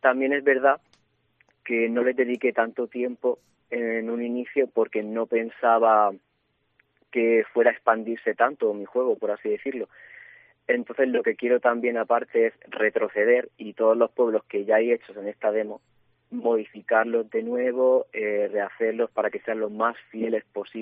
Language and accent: Spanish; Bullas, Region of Murcia, Spain; Básicamente porque Bullas es mi pueblo natal, por eso se empieza en ese mismo pueblo.